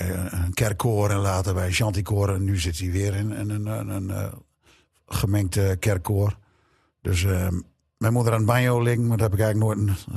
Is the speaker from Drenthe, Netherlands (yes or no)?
yes; Odoornerveen, Drenthe, Netherlands; Ja, nou, ik ben opgegroeid in Oudoornveen.